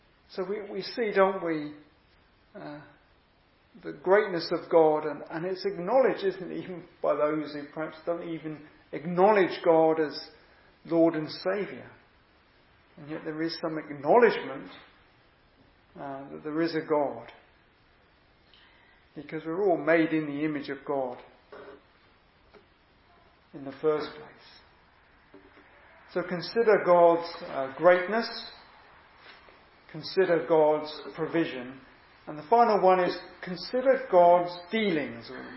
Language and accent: English; South West England, United Kingdom; born there; I was born in Wiltshire, so it's a good county.